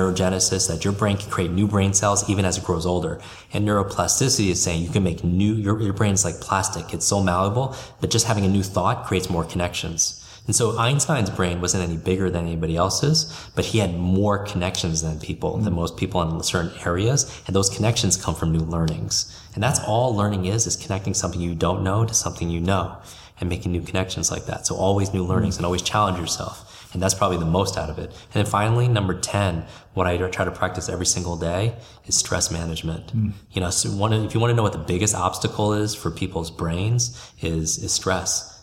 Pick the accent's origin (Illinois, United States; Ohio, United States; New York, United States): New York, United States; Westchester; And I grew up in Westchester, New York.